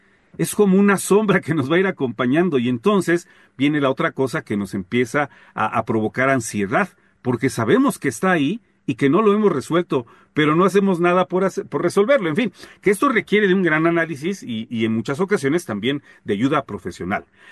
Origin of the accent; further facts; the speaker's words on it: Mexico; Decimos, es que así somos los mexicanos.